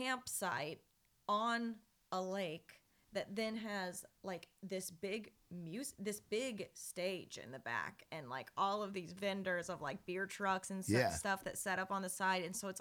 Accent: Illinois, United States; growing up in Illinois, I was doing dive bars and stuff just like she was.

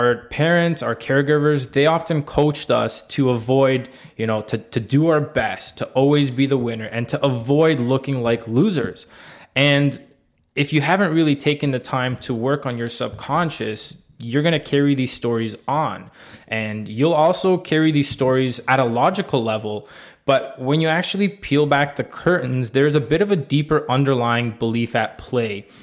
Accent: Toronto, Ontario, Canada; As you guys know, we're from Toronto.

